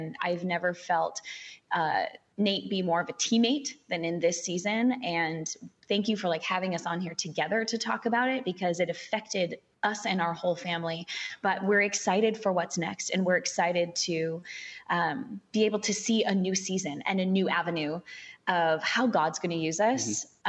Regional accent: Minnesota, United States; So we both grew up in like opposite kind of suburbs of Minneapolis, St. Paul.

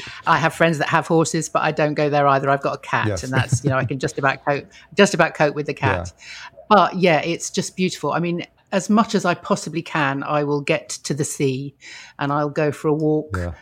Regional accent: London, United Kingdom; now in New Forest, United Kingdom; obviously growing up in London, I didn't see a lot of that.

